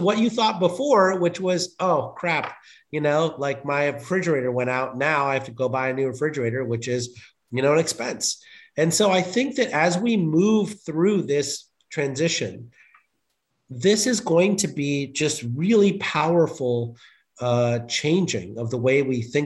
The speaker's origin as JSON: {"language": "English", "region": "Illinois", "country": "United States", "tie": "born or raised there", "said": "I absolutely loved growing up in Illinois and going to school at the University of Illinois"}